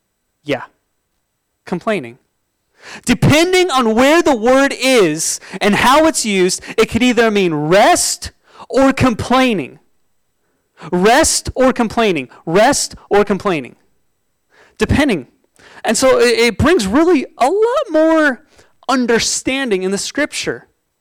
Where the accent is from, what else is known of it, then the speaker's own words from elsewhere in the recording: Oregon, United States; Well, I grew up in Oregon and we had storms, okay?